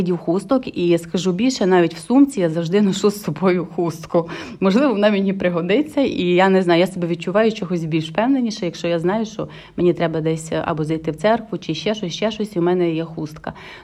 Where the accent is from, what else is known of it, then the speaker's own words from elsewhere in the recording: Uzhhorod, Zakarpattia Oblast, Ukraine; Я з родом з Західної України, із найзахіднішої точки Ужгород, місто Ужгород, яке знаходиться на стику чотирьох кордонів з європейськими державами.